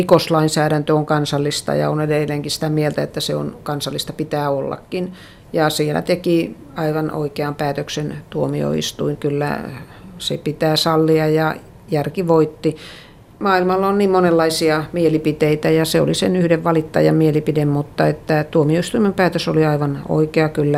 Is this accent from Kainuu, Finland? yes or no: no; Lapua, South Ostrobothnia, Finland; kyllä mun juuret on edelleen siellä Lapualla ja Pohjanmaalla.